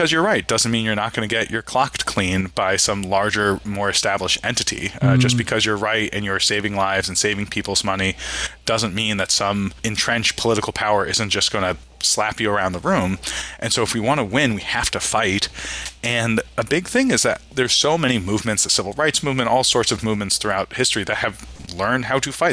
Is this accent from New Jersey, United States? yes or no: no; California, United States; And my home state of California has done a huge work on it.